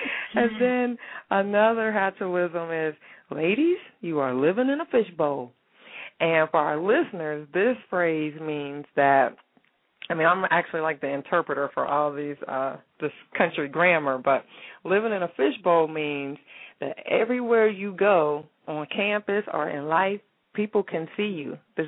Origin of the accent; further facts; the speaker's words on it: Steubenville, Ohio, United States; I'm from Steubenville, Ohio. I'm from up north.